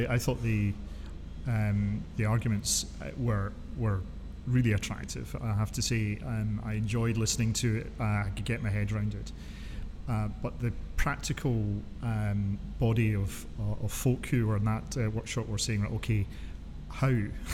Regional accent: Scotland, United Kingdom; And I guess being a Scot

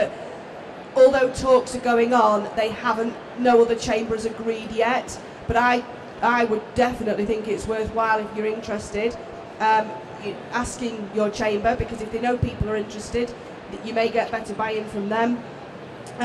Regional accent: North West England, United Kingdom; I'm from Lancashire

